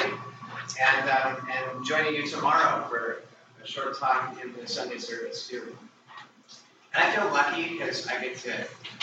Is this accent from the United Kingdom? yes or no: no; Fairbanks, Alaska, United States; So, I grew up in Fairbanks, Alaska.